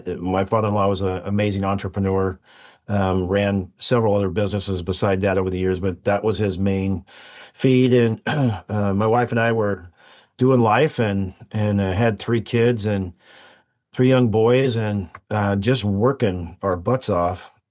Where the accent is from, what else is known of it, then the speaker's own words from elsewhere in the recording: Leavenworth, Washington, United States; I grew up here actually in originally it was what they call the Upper Valley, Leavenworth, but I was born and raised in Chelan County. Yep. Graduated from high school in Leavenworth in 1985.